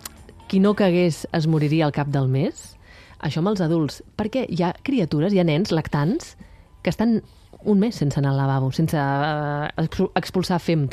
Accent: Catalonia, Spain; som catalans

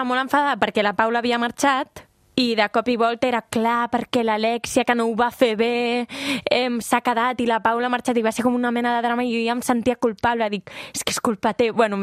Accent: Constantí, Catalonia, Spain; jo era molt petita, jo tenia com 3 anys... que feia els pastorets del meu poble.

